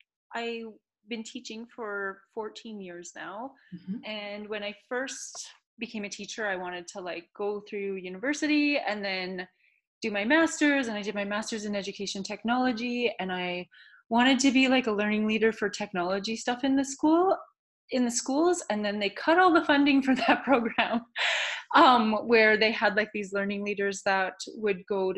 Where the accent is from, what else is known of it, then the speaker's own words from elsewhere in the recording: Okotoks, Alberta, Canada; I grew up in Okotoks.